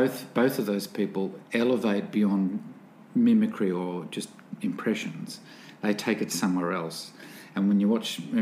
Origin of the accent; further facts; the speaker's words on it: Newcastle, New South Wales, Australia; born there; my parents are both English. I was born here in Newcastle, in New South Wales.